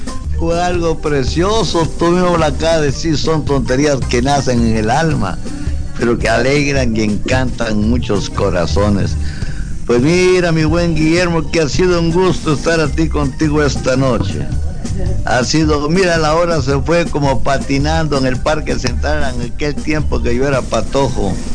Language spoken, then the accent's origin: Spanish; Guatemala; a todo mi pueblo de Guatemala, va mi beso desde el fondo de mi corazón